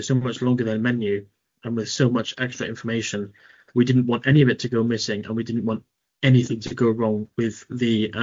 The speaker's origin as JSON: {"language": "English", "town": "Plymouth", "region": "South West England", "country": "United Kingdom", "tie": "born or raised there", "said": "But we've got quite a few in my hometown of Plymouth, quite a few in the southwest."}